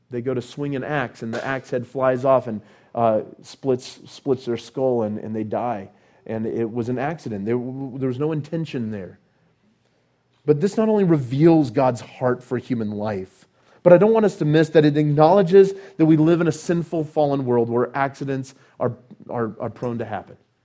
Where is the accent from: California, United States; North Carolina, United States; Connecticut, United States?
California, United States; when I grew up in California, this happened every summer